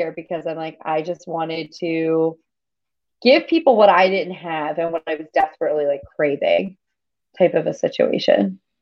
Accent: Northeast, United States; So I grew up in the Northeast, and it is very, what's the right word I want to use for this? It is like ultra progressive where I grew up.

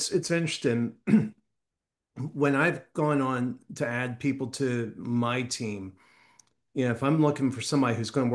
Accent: Maryland, United States; Maryland number," you know, which is where I grew up, and you'd lived up there.

